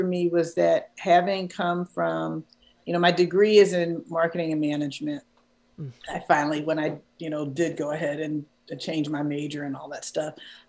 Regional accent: Philadelphia, Pennsylvania, United States; moved away as an adult; Oh, okay. Yeah, it's my hometown.

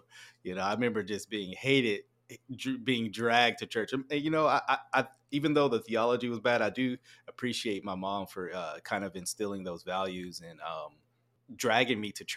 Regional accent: Texas, United States; also born or lived in Louisiana; But I was born in Louisiana, grew up in Texas. One of the best decisions my mom ever made was doing that.

